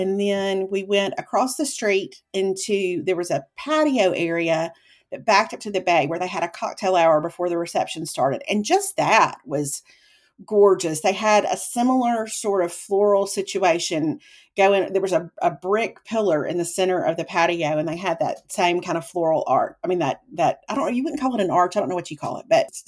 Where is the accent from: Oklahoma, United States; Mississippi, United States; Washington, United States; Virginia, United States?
Mississippi, United States; Meridian; a person in Meridian in my hometown.